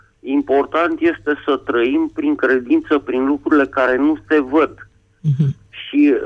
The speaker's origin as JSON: {"language": "Romanian", "region": "Bucharest", "country": "Romania", "said": "din București"}